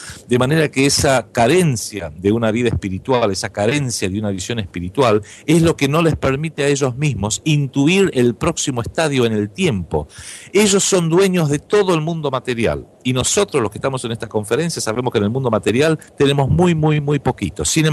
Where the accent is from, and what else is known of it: Argentina